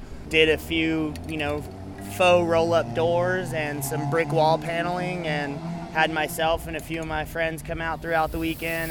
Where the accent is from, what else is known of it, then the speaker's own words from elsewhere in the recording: Reno, Nevada, United States; I'm a artist from Reno, Nevada